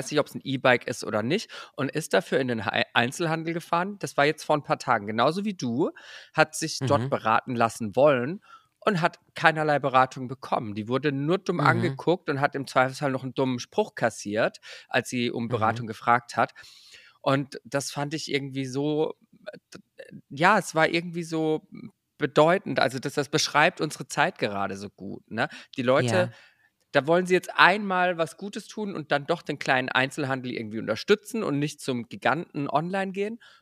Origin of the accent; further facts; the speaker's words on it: Bruchsal, Baden-Württemberg, Germany; bei uns in Bruchsal, wo ich herkomme